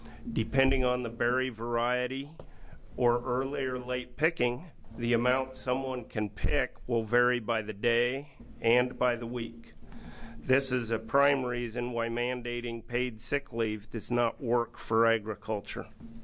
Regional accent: St. Paul, Oregon, United States; I'm from St. Paul, Oregon.

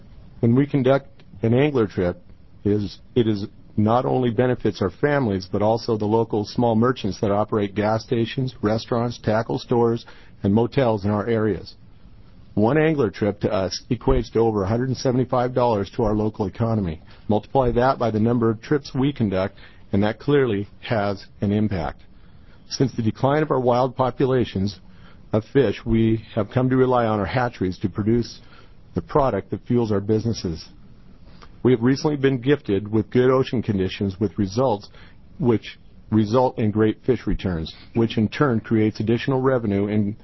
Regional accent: Tillamook, Oregon, United States; I am from Tillamook, Oregon, and I'm a full-time, year-round Oregon professional fishing guide

